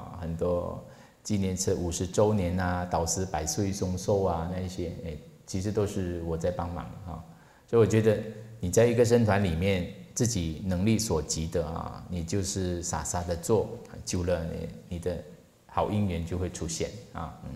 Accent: Malaysia; Chinese is a second language; now in Taiwan; 其实我的中文不是很好啊。我刚从马来西亚来台湾的时候呢，我的那些在地的同学呢，他们在报告，其实我很多中文字成语我听不懂啊。

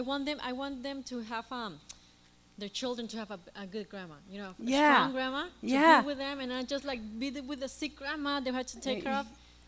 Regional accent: Mexico; I'm from Mexico.

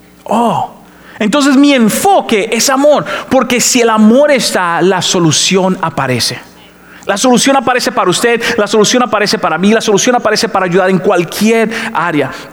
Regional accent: Dominican Republic; Mis amigos dominicanos se burlan de mí porque no sueno como dominicano cuando predico en La Roca. Porque tuve que cambiar mi acento con tal de alcanzar a la mayor cantidad de gente posible.

